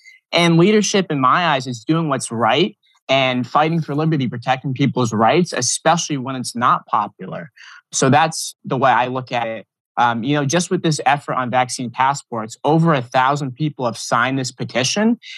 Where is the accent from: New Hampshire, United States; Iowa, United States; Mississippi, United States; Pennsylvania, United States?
New Hampshire, United States; I grew up in New Hampshire. I was lucky enough to be born there.